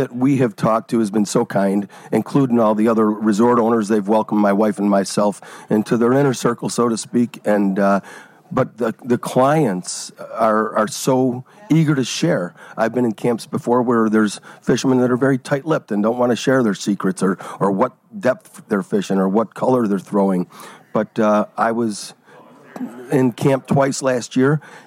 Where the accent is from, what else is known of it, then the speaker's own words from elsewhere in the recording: Oak Forest, Illinois, United States; also born or lived in Tinley Park; I, again, went with the guys that I grew up with around Oak Forest and Tinley Park